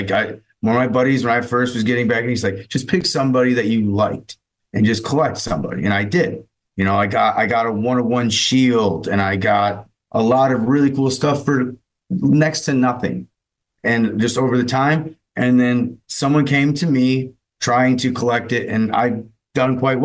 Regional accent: Miami, Florida, United States; But I grew up in Miami

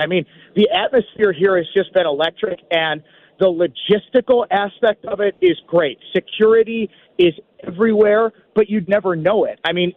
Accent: Milwaukee, Wisconsin, United States; I'm biased being from Milwaukee and living here pretty much my entire life.

